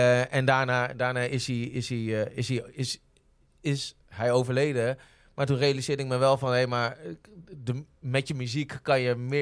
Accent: Zwolle, Overijssel, Netherlands; Nou ja, het hielp ook dat ik uit Zwolle kwam.

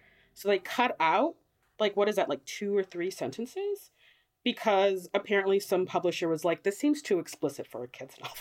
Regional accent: United States; It makes sense to me as an American, because a lot of crap like that is so puritanical

